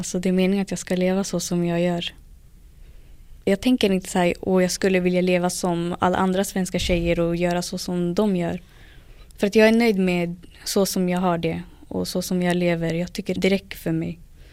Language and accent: Swedish; Sweden; born there; Ja, jag är född i Sverige.